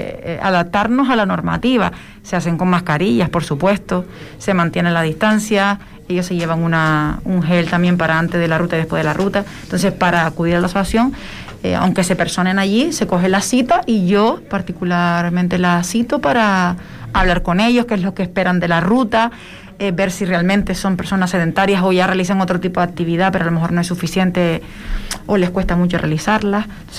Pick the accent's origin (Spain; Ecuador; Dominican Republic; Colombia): Spain; Canary Islands; accent: Canarian; Bueno, mal no, la pronunciamos como los canarios hablamos.